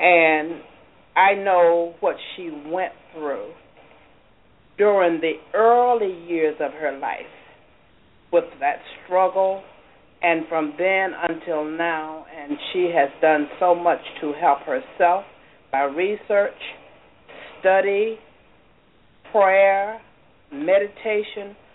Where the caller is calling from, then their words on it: Upper Marlboro, Maryland, United States; yes, I'm calling from Upper Marlboro, Maryland.